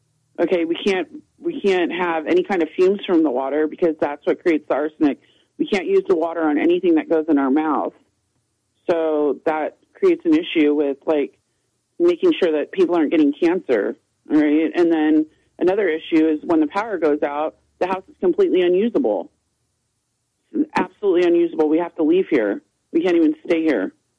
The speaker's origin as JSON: {"language": "English", "region": "California", "country": "United States", "said": "We're from California, right? So this isn't something we're used"}